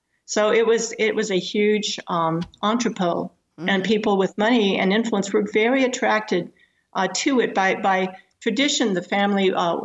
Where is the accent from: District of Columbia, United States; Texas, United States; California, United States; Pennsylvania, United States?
District of Columbia, United States; Washington; when I was growing up in Washington, D.C. in the 1970s